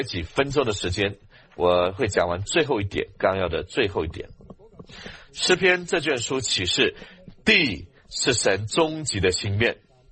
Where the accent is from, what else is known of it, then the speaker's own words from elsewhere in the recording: Hong Kong; 我在香港长大